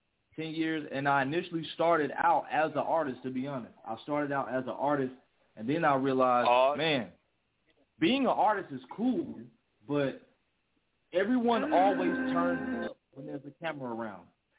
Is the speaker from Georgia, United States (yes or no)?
yes; Columbus, Georgia, United States; I'm originally from Georgia. I'm down here in the state of Georgia. I'm originally born in Columbus, Georgia, which is like an hour away from Atlanta.